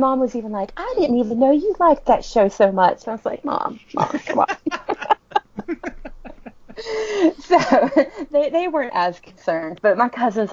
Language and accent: English; the South, United States; I'm from the South, but not that South.